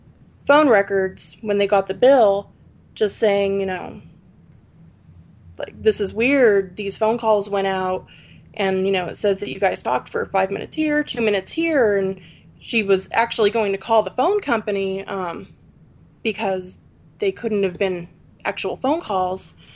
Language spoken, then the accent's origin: English; Freeland, Pennsylvania, United States; Well, I grew up in the Pocono Mountains of Pennsylvania, in a little tiny small town called Freeland.